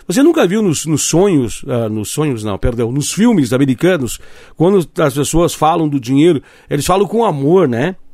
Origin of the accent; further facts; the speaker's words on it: Brazil; Então o Brasil, nós como brasileiros, nós não temos esses pensamentos encravados, né?